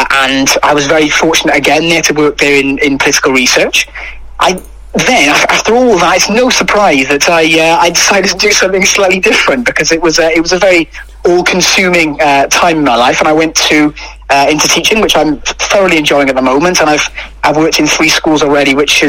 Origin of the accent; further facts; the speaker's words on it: Ebbw Vale, Wales, United Kingdom; also born or lived in Abergavenny; I was brought up in Ebwy Vale. I lived in Abergavenny for a while